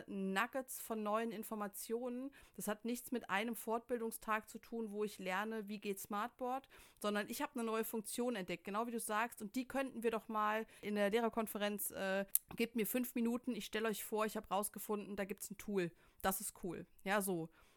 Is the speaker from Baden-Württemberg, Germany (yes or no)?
no; Cologne, North Rhine-Westphalia, Germany; ich komme aus Köln, da haben die Kinder nur noch ein iPad, mit dem die arbeiten